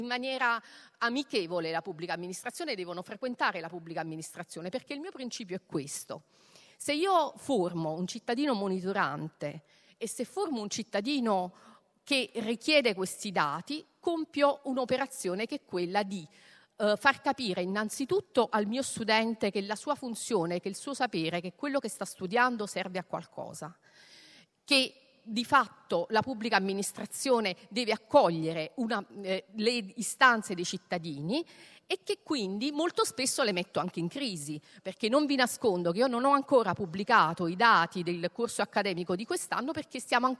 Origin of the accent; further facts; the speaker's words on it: Campania, Italy; Perché ovviamente vengo dalla Campania